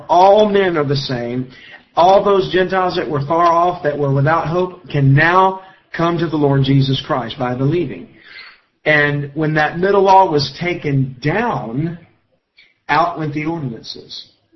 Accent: the South, United States; since I'm a Southerner.

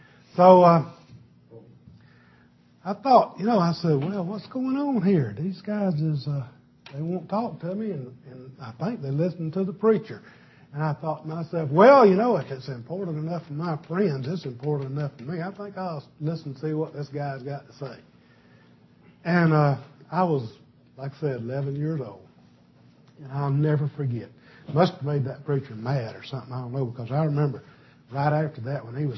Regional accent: Alabama, United States; But anyway, I grew up in South Alabama, way out in the country, and we just old country folks.

